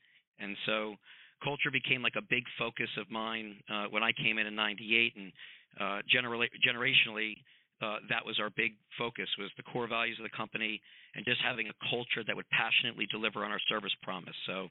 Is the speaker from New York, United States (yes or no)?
no; Millburn, New Jersey, United States; president and CEO of Plan Companies. Born and raised in New Jersey, Milburn Public School graduate